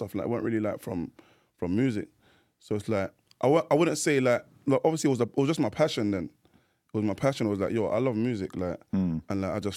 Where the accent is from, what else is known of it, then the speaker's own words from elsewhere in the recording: London, United Kingdom; North London. I'm from North London.